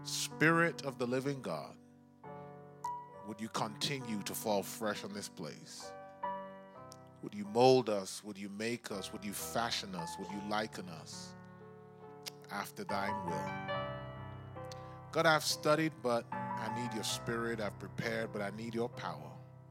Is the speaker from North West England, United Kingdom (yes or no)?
yes; Oldham, North West England, United Kingdom; I grew up in the Northumberland Conference in just outside of Manchester, a place called Oldham.